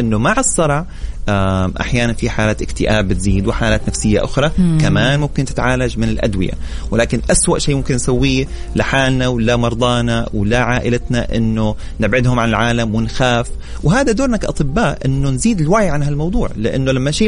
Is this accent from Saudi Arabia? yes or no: yes; Saudi Arabia; هذا موضوع مو بس عندنا في السعوديه ولا في العالم العربي